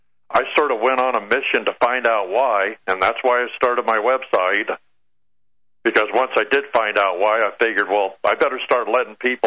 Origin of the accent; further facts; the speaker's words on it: El Paso, Texas, United States; now in Scottsdale, United States; So, anyhow, I grew up in El Paso, Texas. I graduated from UTEP, which some of us euphemistically call Harvard on the border.